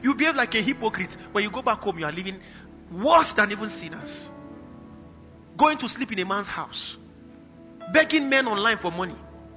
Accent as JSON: {"language": "English", "town": "Kaduna", "region": "Kaduna State", "country": "Nigeria", "tie": "born or raised there", "said": "We grew up together in Kaduna, anointed by the same pastor."}